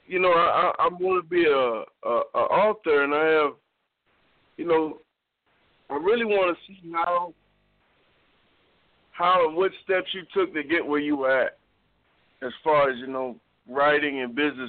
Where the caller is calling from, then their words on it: Charleston, South Carolina, United States; Charleston, South Carolina.